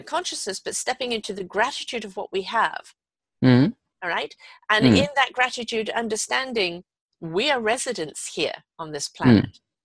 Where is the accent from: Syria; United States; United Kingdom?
United Kingdom; You know, you're Japanese, I'm British.